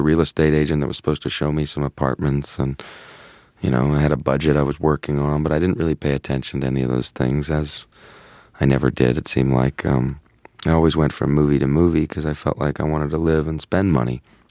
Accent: Los Angeles, California, United States; You know, I guess also growing up in Los Angeles, it was a hotel I always looked forward to going to and getting to.

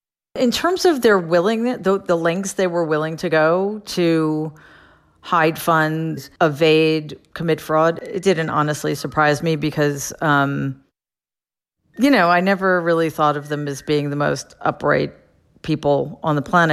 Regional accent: Jamaica, New York, United States; I grew up in Jamaica, so we didn't, I had the...

